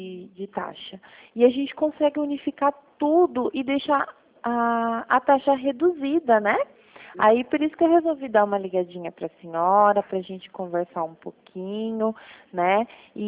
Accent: Paraná, Brazil; eu sou do Paraná, mas eu fico no escritório aqui em Toledo.

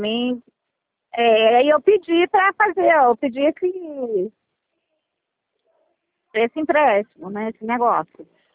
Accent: Rio de Janeiro, Brazil; born there; na cidade mesmo, estado do Rio.

